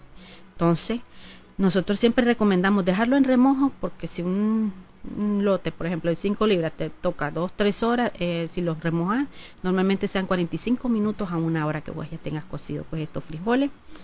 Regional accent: Nicaragua; por eso es que nosotros estamos acostumbrados, de hecho, como nicaragüense, a poner una ración de tortilla

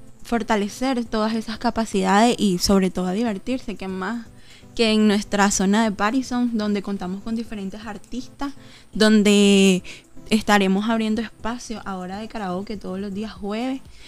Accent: Nicaragua; siempre celebrando lo que es mayo, eso que nos representa como nicaragüenses.

